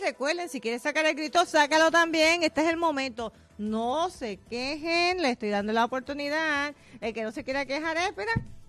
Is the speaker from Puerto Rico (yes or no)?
yes; Puerto Rico; que me encanta Puerto Rico. Tiene tantas cosas hermosas